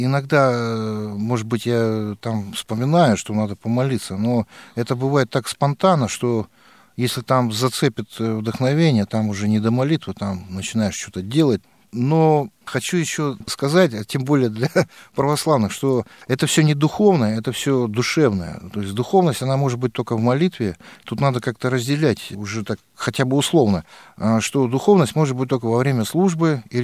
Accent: Zaporizhzhia Oblast, Ukraine; born there; Родился я в Запорожской области на Украине

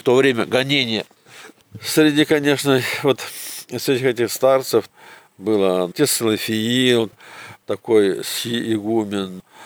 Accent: Kazan, Tatarstan, Russia; born there; в Казань, в свою столицу, где я родился когда-то.

